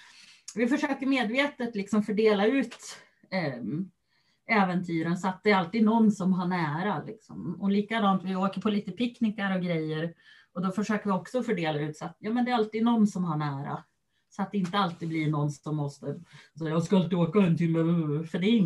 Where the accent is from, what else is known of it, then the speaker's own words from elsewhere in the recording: Norrland, Sweden; jag tänker ju som en norrlänning, så en timmes körväg är ju ingenting.